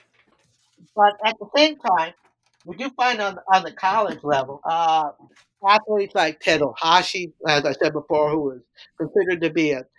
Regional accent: California, United States; like in my hometown of my home area of Santa Clara County, the San Jose Japantown really does.

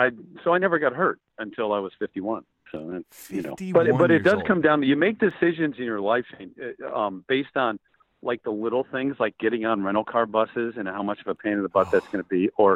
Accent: Chicago, Illinois, United States; I grew up in the Chicago area.

